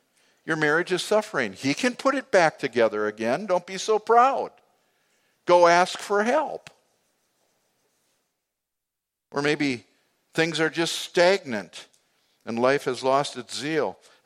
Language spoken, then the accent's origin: English; United States; And, you know, I was from America too, so.